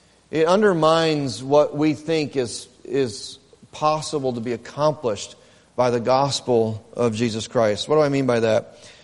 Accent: Dearborn, Michigan, United States; I grew up in Dearborn. I've lived there off and on.

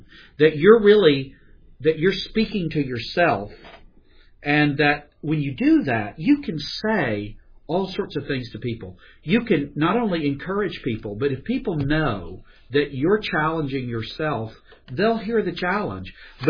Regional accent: the South, United States; I'm a Southerner, I'll put it this way.

